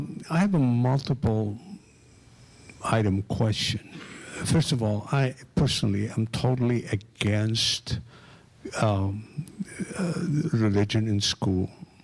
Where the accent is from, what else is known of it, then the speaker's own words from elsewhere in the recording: Lebanon; But I come from Lebanon, where religion is, the country is based on religion.